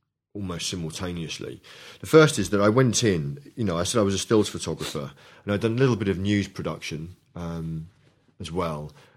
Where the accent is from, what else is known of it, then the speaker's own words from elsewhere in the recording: London, United Kingdom; Initially, when I was brought up in London in the 70s